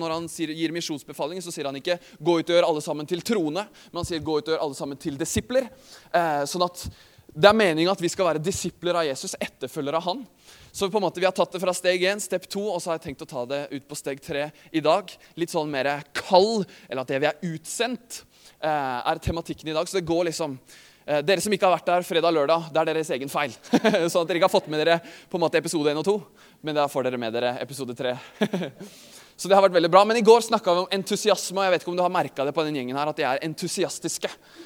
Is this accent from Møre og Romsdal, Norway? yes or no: no; Øyer, Innlandet, Norway; Jeg er fra Øyer.